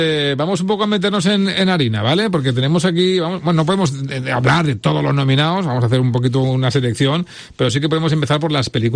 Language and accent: Spanish; Valencia, Valencian Community, Spain; todo el glamour que somos capaces los valencianos.